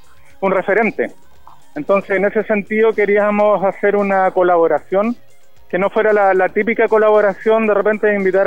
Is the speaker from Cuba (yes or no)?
no; Concepción, Biobío, Chile; acá por lo menos nosotros somos de Concepción